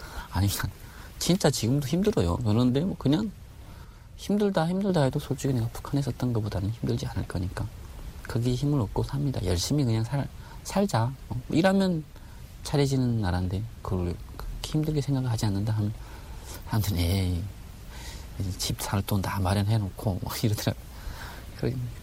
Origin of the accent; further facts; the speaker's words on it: Hamgyong, North Korea; 저는 함경도입니다.